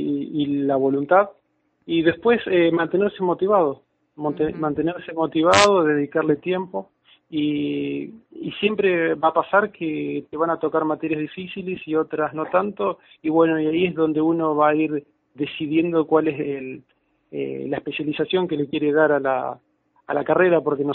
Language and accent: Spanish; Santa Fe, Argentina; yo soy de Santa Fe, venía de una escuela técnica de Santa Fe